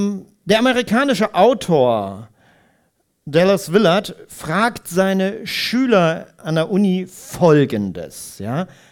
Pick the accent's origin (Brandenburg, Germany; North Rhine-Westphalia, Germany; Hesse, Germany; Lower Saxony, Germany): Lower Saxony, Germany; Bad Harzburg; Ich bin in Bad Harzburg groß geworden